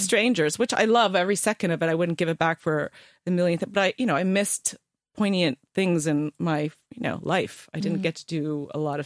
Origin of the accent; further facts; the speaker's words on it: Canada; now in England, United Kingdom; I think it's because I'm Canadian.